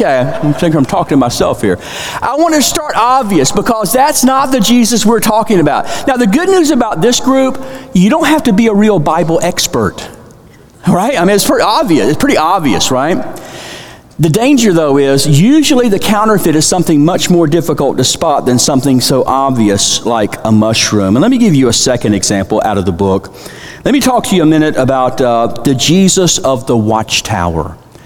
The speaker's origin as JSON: {"language": "English", "town": "Jacksonville", "region": "Florida", "country": "United States", "said": "Now, I live in Texas. I have for many years since 1980, but I'm from Florida. I'm Floridian. I'm from Jacksonville."}